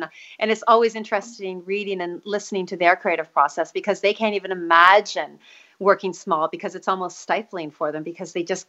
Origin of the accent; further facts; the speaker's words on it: Toronto, Ontario, Canada; now in Whistler, Canada; I grew up in Toronto, and then I moved to Whistler after university. I was 22. So I've been here for 30 years now.